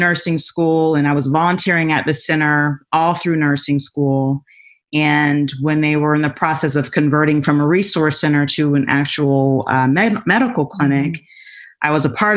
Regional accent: Florida, United States; now in Apopka, United States; Central Florida. We live in a city called Apopka, actually, which is about 15 minutes north of Orlando. I'm originally from Florida.

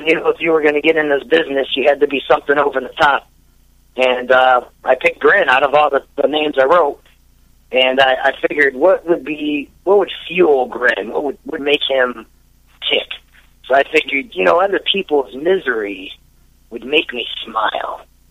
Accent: Calumet City, Illinois, United States; Yeah, I grew up in Calumet City

